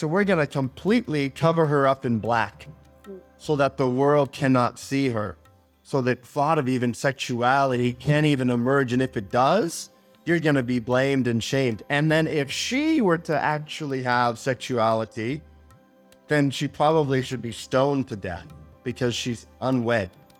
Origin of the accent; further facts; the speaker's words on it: Boston, Massachusetts, United States; growing up in, I grew up outside of Boston